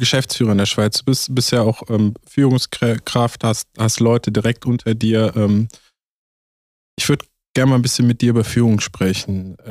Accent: Germany; Ich komme aus Deutschland. Ich bin ein absoluter Kulturbanause.

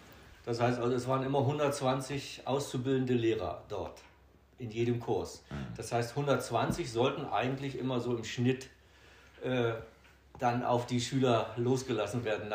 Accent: Neubrandenburg, Mecklenburg-Vorpommern, Germany; gebürtig, ein gebürtiger Neubrandenburger, ein Urmecklenburger, wenn man so will, mit vorgeschichtlicher Generation Hinterpommern und Sachsen, also Dresdner.

